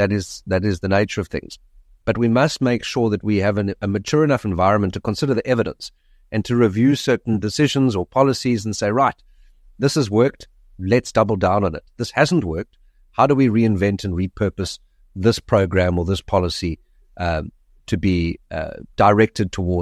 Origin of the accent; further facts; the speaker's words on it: Gqeberha, Eastern Cape, South Africa; I'm back in Gqeberha, which is my hometown